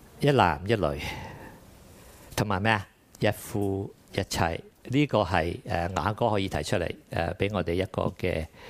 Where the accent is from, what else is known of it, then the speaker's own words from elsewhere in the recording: Guangdong, China; 我廣東人說看到很興奮，這個廣東人的用語不是我發明的